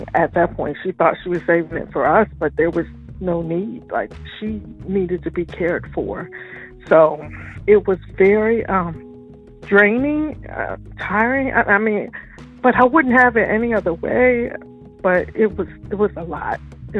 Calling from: Charlotte, North Carolina, United States; I am calling from Charlotte, North Carolina.

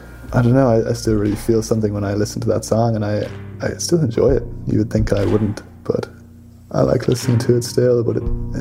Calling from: Dublin, Leinster, Ireland; Hey, I'm calling from Dublin

